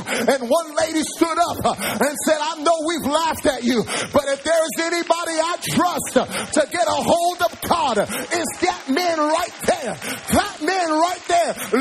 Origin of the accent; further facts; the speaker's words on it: New York City, New York, United States; That's why, as a New Yorker, raised in the city of New York from the time I was 5 years old